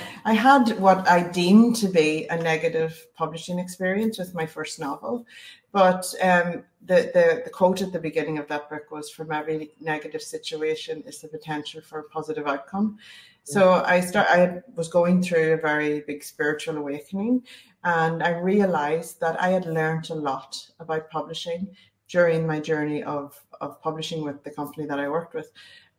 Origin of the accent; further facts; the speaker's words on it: Ireland; moved away as an adult; now in Australia; I am from Ireland. So we emigrated here when I was 30 years old, and I've been on a journey.